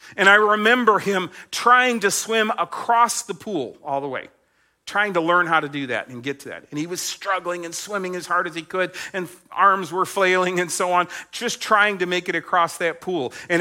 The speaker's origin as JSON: {"language": "English", "town": "Winston-Salem", "region": "North Carolina", "country": "United States", "tie": "born or raised there", "also_born_or_lived": "Australia", "said": "We came home from Australia. My parents had been missionaries there. We settled in Winston-Salem. I went to high school, and then I went to college."}